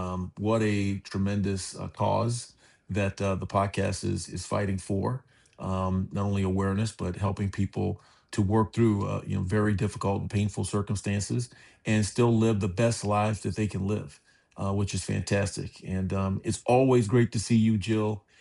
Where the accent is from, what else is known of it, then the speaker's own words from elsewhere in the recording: Key West, Florida, United States; But I'm originally from Key West, Florida. A lot of people, when I tell them that, they don't think that people actually live there. They think it's just tourists go there. But there are people that live there.